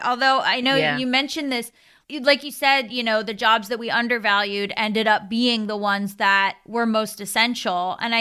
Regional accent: Florida, United States; Yeah, I'm from Florida, so I understand.

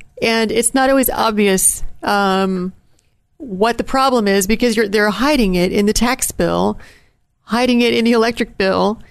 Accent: Appalachia, United States; I mean, you know what? I'm from Appalachia. Nobody back home owns an electric car.

